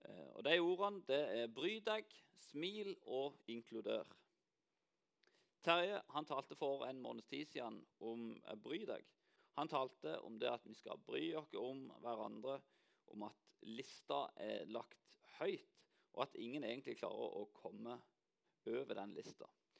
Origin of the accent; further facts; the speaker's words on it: Lyngdal, Agder, Norway; Så hver gang jeg hjemme i Lyngdal, så får jeg liksom høre at du snakker så rart … Og det hører jeg ikke selv. Men når jeg hører hvordan de snakker i Lyngdal, så ser jeg jo at jeg snakker jo ikke sånn lenger.